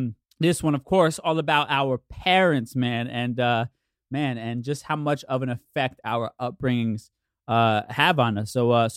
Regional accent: United States; born there

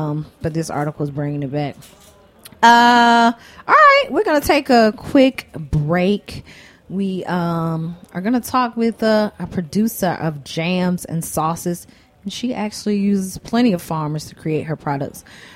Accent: Georgia, United States; It's always a delight to talk to someone from my home state of Georgia.

